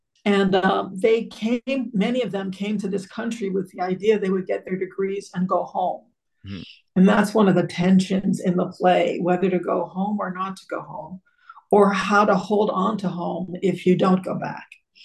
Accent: Connecticut, United States; My dad was in the Air Force, so we traveled a bunch. But my parents retired to Connecticut, where I went to high school.

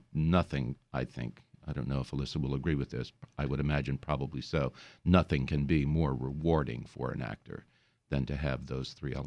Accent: Louisiana, United States; I grew up in the Bayou country and, to be able to embrace this character of Big Daddy brings back all kinds of memories of guys I saw coming into my dad's barber shop.

